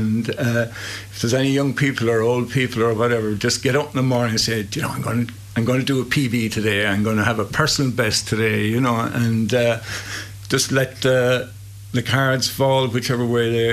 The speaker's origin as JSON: {"language": "English", "region": "Munster", "country": "Ireland", "said": "we're lucky that we're from Kerry"}